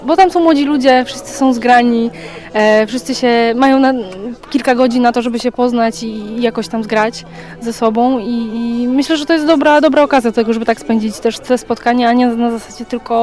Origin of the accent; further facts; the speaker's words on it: Oława, Lower Silesian Voivodeship, Poland; jestem z Oławy.